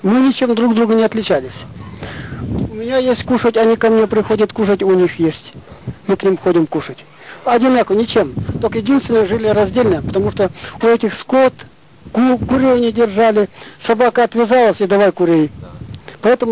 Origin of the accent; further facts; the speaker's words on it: Sakhalin Oblast, Russia; Родился я в Ногревском районе, отсюда вот где мы сейчас находимся, Вене называется, где мы сейчас. Отсюда 75 километров на север, севернее. Там родился, сам в основном, где я жил, родился, там были в основном нивхи.